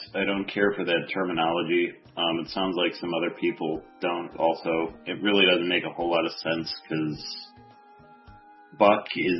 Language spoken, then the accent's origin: English; the American West, United States; Buckaroos and I'm from the American West, so...